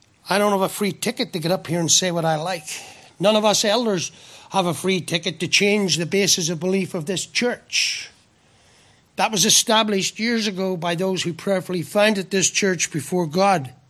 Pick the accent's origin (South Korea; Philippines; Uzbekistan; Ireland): Ireland; I'm an Irishman.